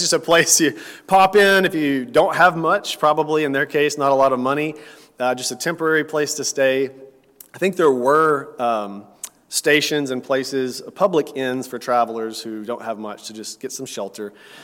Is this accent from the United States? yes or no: yes; Tennessee, United States; You know, we pride ourselves in Texas, and I come from Tennessee originally, Southern hospitality.